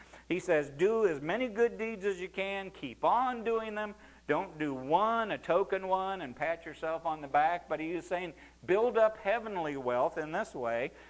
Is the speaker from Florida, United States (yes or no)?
no; Illinois, United States; I know growing up in Illinois and doing farm work like I did